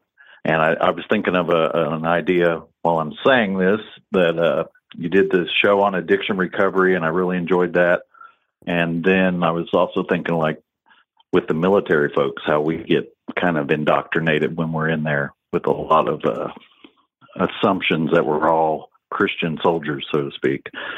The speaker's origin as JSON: {"language": "English", "region": "Ohio", "country": "United States", "said": "I'm from Ohio. On my dream sheet, Ohio all the time."}